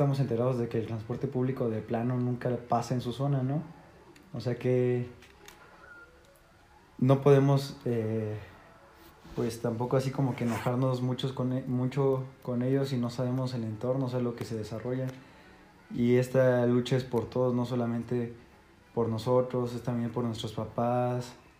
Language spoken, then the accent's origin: Spanish; Mexico; yo como mexicano esperaría que pudiera estudiar tranquilo